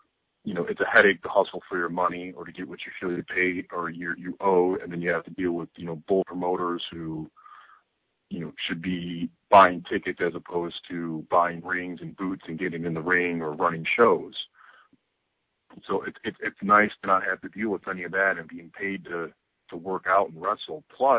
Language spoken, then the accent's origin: English; Chicago, Illinois, United States; get my ass to Chicago, back to Chicago, which is my hometown